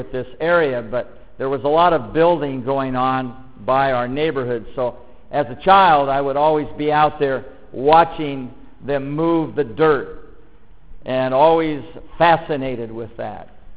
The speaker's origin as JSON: {"language": "English", "town": "Bellevue", "region": "Washington", "country": "United States", "tie": "born or raised there", "said": "I grew up in Bellevue quite a few years ago. In fact, my parents came to Bellevue when I was, Bellevue was 5,000 people. My father owned a shoe business in the old Bellevue Square"}